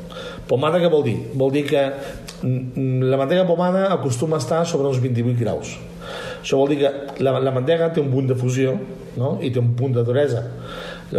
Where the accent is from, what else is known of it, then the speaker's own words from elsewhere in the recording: Catalonia, Spain; Som catalans, estem a Catalunya.